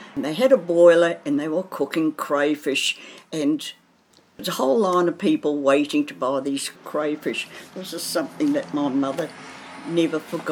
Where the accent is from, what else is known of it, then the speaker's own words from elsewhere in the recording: Wairoa, Hawke's Bay, New Zealand; born there; And in 1930, I was born in Wairoa.